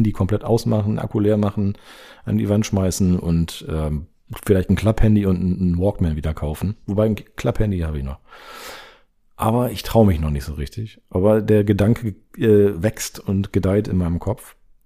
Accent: Northern Germany, Germany; ich komme aus Norddeutschland. Ich nehme hier gerade in Norddeutschland auf.

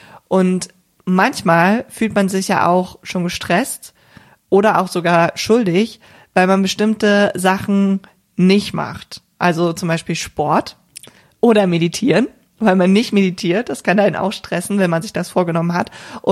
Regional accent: North Rhine-Westphalia, Germany; ich komme ja hier aus der Region Köln

